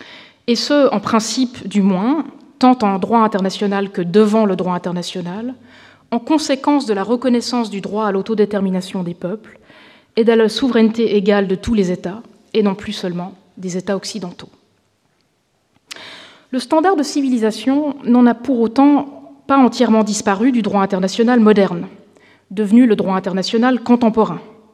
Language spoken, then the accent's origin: French; Switzerland; Donc je me sens particulièrement honorée d'être reçue en tant que Suissesse aujourd'hui.